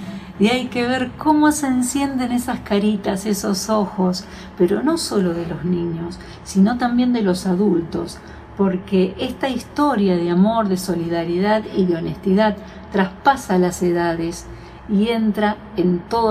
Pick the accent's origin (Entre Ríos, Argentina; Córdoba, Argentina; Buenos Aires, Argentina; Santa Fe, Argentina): Santa Fe, Argentina; San Jerónimo Norte; como cantante santafesina que soy, nacida por los pagos de San Jerónimo Norte